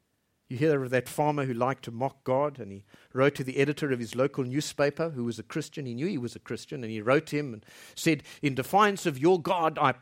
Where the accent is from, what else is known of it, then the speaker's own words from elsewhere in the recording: South Africa; As I'm speaking to you now in my home country in South Africa